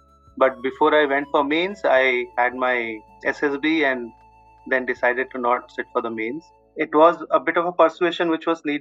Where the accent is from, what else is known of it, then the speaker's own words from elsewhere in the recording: Kanpur, Uttar Pradesh, India; also born or lived in Kolkata; I had just maybe initial 6 months to 1 year in Kolkata. Post that, I had my formative years, schooling, all there in Kanpur.